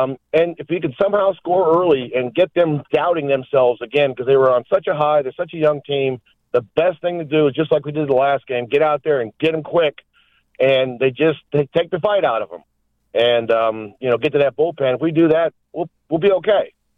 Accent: Munroe Falls, Ohio, United States; Hey, if I was to tell you, Jeff, I'm really from Monroe Falls, what would you then have to say to if I say home of the, what would you say?

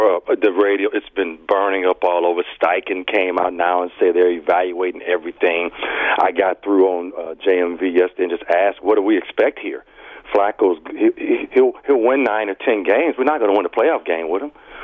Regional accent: Chicago, Illinois, United States; I'm originally from Chicago.

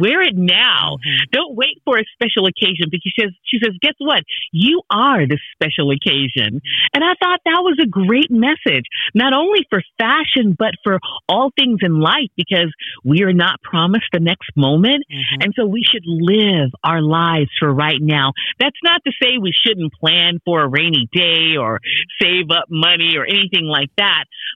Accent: Houston, Texas, United States; Robert, like me, was born and raised in Houston.

